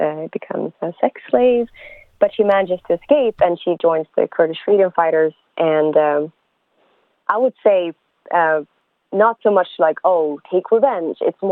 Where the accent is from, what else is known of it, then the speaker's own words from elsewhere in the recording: Stockholm, Stockholm County, Sweden; I was born and raised in Stockholm, Sweden. My parents came here as political refugees before I was born in the early 80s.